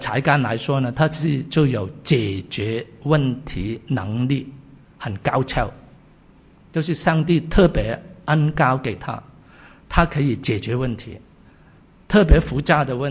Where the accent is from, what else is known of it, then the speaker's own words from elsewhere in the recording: South China, China; 她就我们是南方人嘛，她是很爱国的